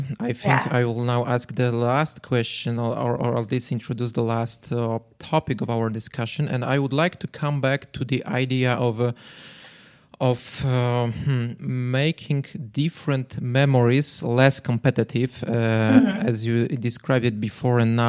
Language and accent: English; Dąbrowa Górnicza, Silesian Voivodeship, Poland; One story I have is from my hometown in Upper Silesia region in Dąbrowa Górnicza